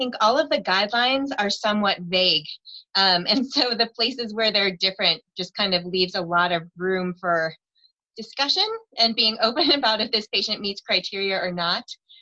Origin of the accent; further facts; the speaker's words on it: Columbus, Ohio, United States; I'm from Columbus, Ohio.